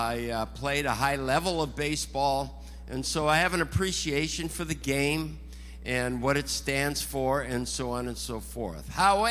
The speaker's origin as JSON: {"language": "English", "country": "Canada", "said": "Now, I'm Canadian, or have been Canadian. I'm a past Canadian. I'm a post-Canadian."}